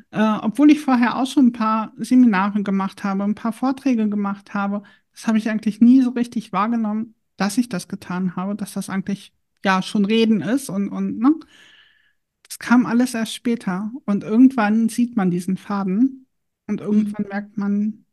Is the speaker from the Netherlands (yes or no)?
no; Harz, Germany; accent: Harz Low German; weil ich teilweise so ein bisschen Harzer Plattdeutsch gesprochen habe. Also ich bin gebürtig aus dem Harz und da waren halt ein paar Begriffe dabei, die nicht im Hochdeutschen existieren